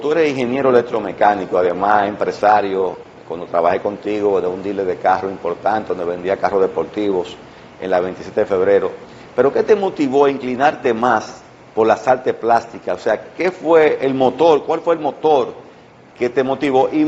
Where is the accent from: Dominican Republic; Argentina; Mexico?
Dominican Republic; como dominicanos